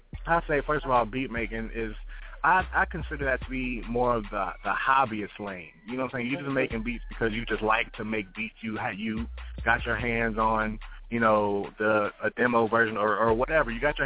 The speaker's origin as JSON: {"language": "English", "region": "Texas", "country": "United States", "said": "they just called me … because I was from Texas"}